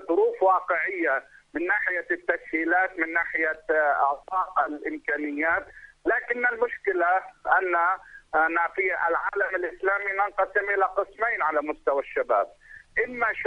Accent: Lebanon; وعندنا في لبنان نماذج كثيرة من علماء ومخترعين

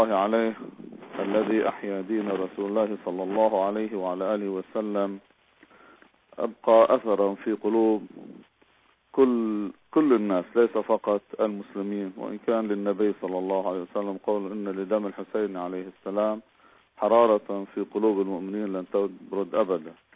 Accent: Majdal Selm, Nabatieh Governorate, Lebanon; المسؤول عن جمعية تقيم العاشر من المحرم بأداء تمثيلي في بلدتنا مجد السلم اسمه جمعية الزهراء،

